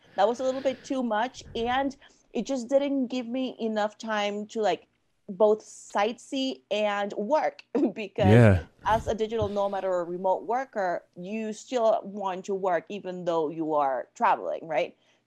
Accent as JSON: {"language": "English", "town": "Panama City", "region": "Panamá", "country": "Panama", "tie": "born or raised there", "second_language": "English", "moved": "as an adult", "lives_now": "United States", "said": "Yes, I am from Panama City, Panama. I was born and raised there. And then I moved to the US for college."}